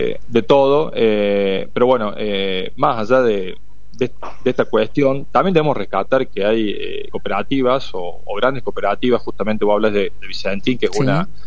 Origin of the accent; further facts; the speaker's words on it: Córdoba, Argentina; nosotros venimos de una zona, o los que somos del interior de Córdoba, del noreste, una cuenca lechera importantísima, la más importante a nivel nacional seguramente, bueno, y todos hemos nacido, digamos, al calor de lo que fue Sancor